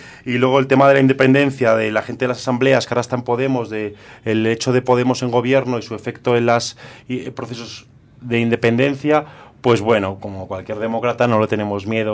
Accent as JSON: {"language": "Spanish", "country": "Spain", "said": "Los dos somos de la Ribera del Ebro, Juan y yo de Tudela y Zaragoza"}